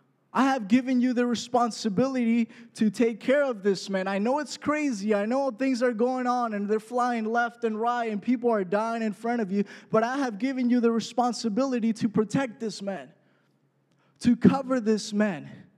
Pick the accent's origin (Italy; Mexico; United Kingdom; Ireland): Mexico; now in United States; We live in Southern California. I grew up in Mexico. I was born in Mexico. That's where the accent comes